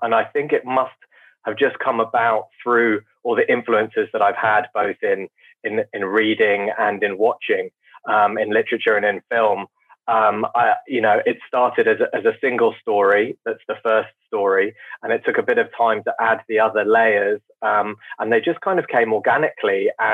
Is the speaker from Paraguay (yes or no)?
no; United Kingdom; I'm very British in that sense, in some ways.